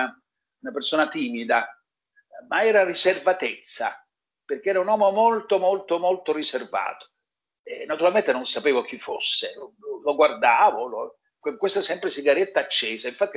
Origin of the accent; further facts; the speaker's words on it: Catania, Sicily, Italy; perché io sono nato a Catania in un quartiere popolare